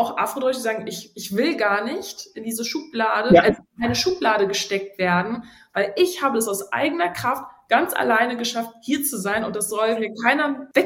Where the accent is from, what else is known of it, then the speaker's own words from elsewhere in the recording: Neuss, North Rhine-Westphalia, Germany; born there; Ja, ich bin in Neuss geboren